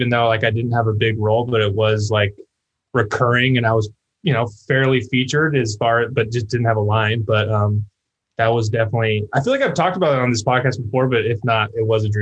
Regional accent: Sacramento, California, United States; Sacramento.

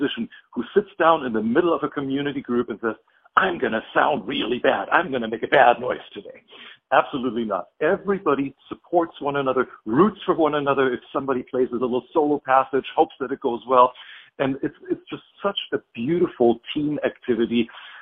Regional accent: Germany; English is a second language; I grew up in Germany. That's the accent that you're hearing.

